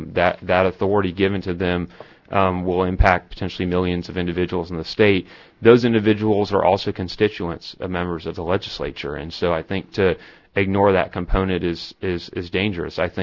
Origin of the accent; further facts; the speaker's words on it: Tampa, Florida, United States; I grew up in Tampa, and electric was what we had.